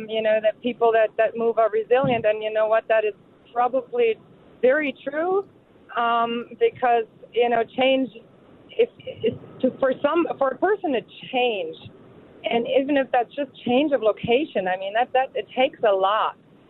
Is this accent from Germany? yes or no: yes; Germany; moved away as an adult; now in Madison, United States; So I'm from Germany originally. I came here in my early 20s.